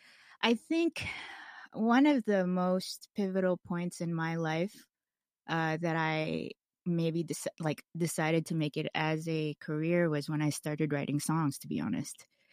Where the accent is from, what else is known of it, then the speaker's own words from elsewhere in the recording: the South, United States; it's very familiar to me because I grew up in the South, you know?